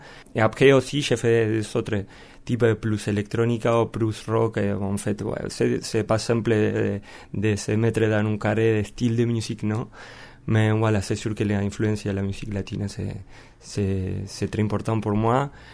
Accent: Argentina; French is a second language; moved away as an adult; J'ai quitté l'Argentine et je suis immigrant, comme beaucoup de monde.

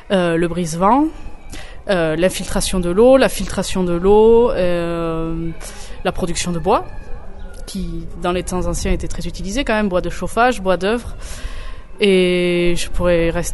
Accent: Occitanie, France; Je suis originaire du département du Gers, département dans lequel j'habite.

